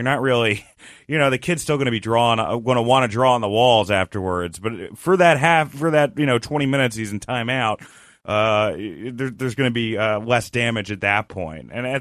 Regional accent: Rutherford, New Jersey, United States; also born or lived in Westchester, New York; I was in New Jersey, Rutherford, New Jersey, and then I went to Westchester, New York.

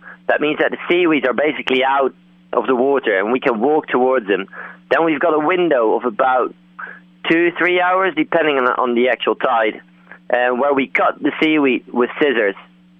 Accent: Netherlands; English is a second language; moved away as an adult; now in United Kingdom; I'm originally from Holland and moved to the UK 6 years ago to study.

